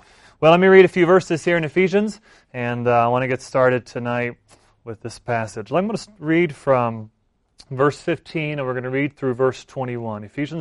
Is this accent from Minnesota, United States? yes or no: no; North Carolina, United States; now in Peru; We live in Peru. Been there since 2006. I grew up in North Carolina